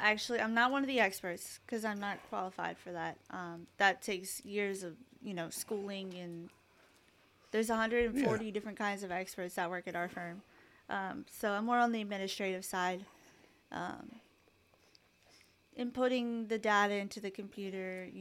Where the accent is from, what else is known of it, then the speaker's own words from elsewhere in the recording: Lancaster, Pennsylvania, United States; Sean and I are both in Lancaster, both started in Lancaster. We both graduated from Penn Manor